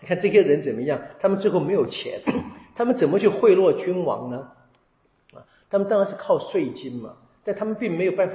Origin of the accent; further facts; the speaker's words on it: Taiwan; born there; 我们在台湾这个特殊的环境，我们都是在台湾活的嘛，对不对？我在台湾生的，对不对？我父母亲来自大陆，